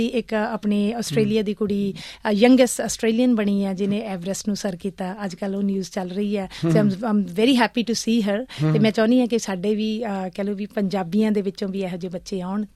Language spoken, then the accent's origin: Punjabi; Punjab, India; ਮੈਂ ਪੰਜਾਬ ਤੋਂ ਆਈ ਹਾਂ, ਮੈਂ ਪੰਜਾਬ, ਮੈਂ ਪੰਜਾਬੀਅਤ ਦੀ